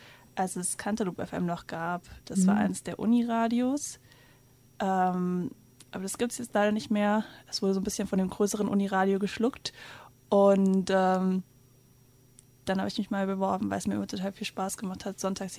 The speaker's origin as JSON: {"language": "German", "town": "Stuttgart", "region": "Baden-Württemberg", "country": "Germany", "said": "Ich komme aus Stuttgart und ich wohne auch noch in Stuttgart. Und ich pendel tatsächlich seit über 4 Jahren hierher mit dem Zug."}